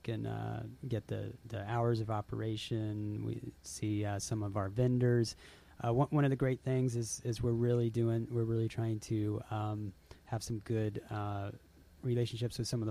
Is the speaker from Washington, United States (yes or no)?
no; Virginia, United States; I'm from Northern Virginia, and there's a few festivals down there that I remember going to when I was much younger